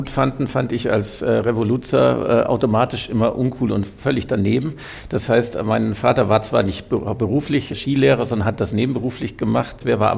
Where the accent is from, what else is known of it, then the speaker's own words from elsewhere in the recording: Bavaria, Germany; Ganz naiv als Allgäuer wusste ich gar nicht genau